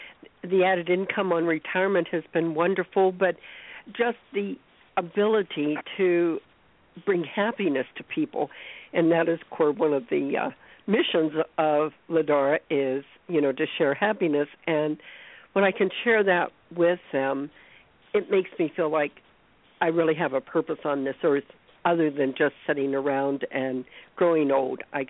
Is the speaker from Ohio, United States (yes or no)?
yes; Ohio, United States; You did invite me on, and I am from Ohio.